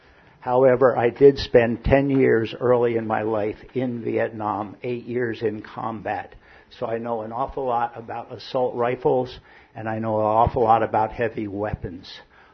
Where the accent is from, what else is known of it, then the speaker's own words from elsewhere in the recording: New York, United States; I'm 73 years old. I'm originally from New York State. I grew up north of here. I live right now in Ithaca.